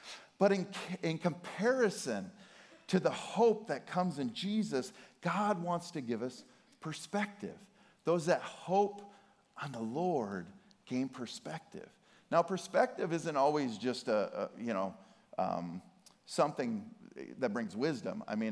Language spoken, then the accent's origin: English; Montana, United States; So I'm from Montana, and she was born and raised in Montana